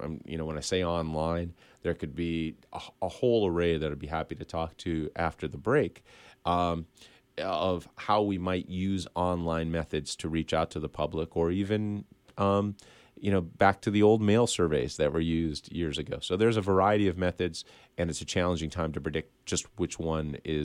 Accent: Scranton, Pennsylvania, United States; I'm a native Pennsylvanian, so is my wife. We grew up in the Scranton area. We wanted, once we had our first child, to move back to eastern Pennsylvania.

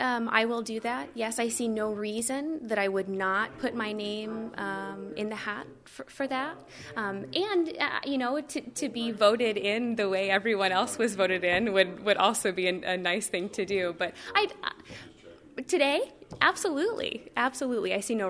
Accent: Macomb, Illinois, United States; I grew up in Blanninsville, which is a subdivision of Macomb, as I like to say.

